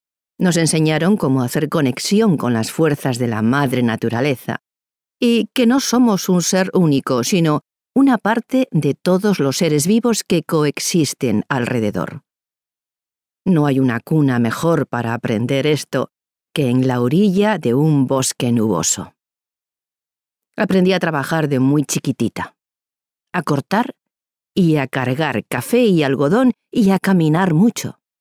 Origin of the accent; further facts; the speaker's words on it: Guatemala; Crecí en Guatemala, en un bosque nuboso, un paraíso de la biodiversidad. Allí nacen las nubes, allí llueve. A veces hay 6 climas al día, podemos decir.